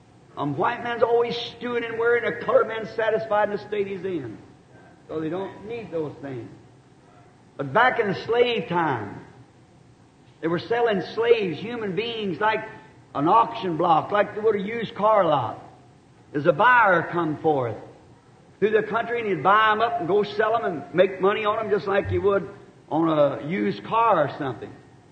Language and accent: English; the South, United States; You know, a long time ago down here in the South, they used to make slaves out of them. I'm a Southerner.